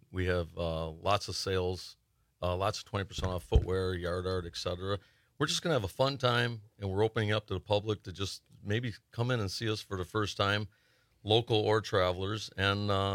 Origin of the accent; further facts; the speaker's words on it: Racine, Wisconsin, United States; also born or lived in Iron Mountain; now in Marinette, United States; I'll back up to, I was raised actually in Racine, Wisconsin, where I served my painting apprenticeship and got my journeyman's card, moved to Iron Mountain in 1992